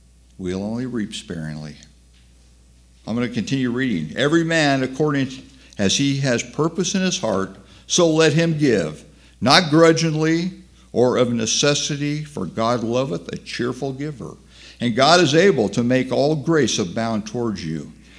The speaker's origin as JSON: {"language": "English", "country": "United States", "said": "Because I'm an American."}